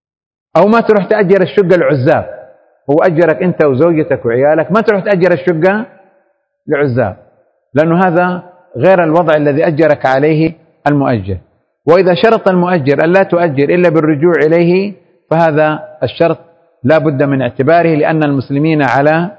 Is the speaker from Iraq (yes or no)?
no; Saudi Arabia; الغرفة التجارية عندنا في السعودية